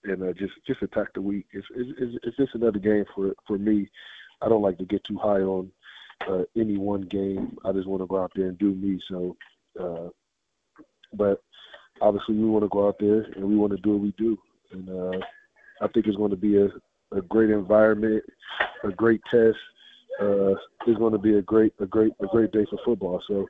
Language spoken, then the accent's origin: English; Cleveland, Ohio, United States; Yeah, I was from Cleveland, man. I was a Browns fan, so I was in some of those years.